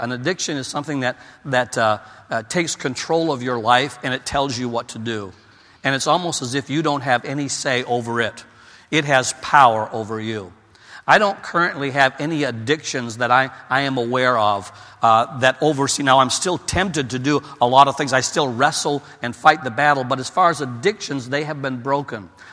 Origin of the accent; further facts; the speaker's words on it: Maine, United States; I was brought up in Maine, as far east as you can get in the United States.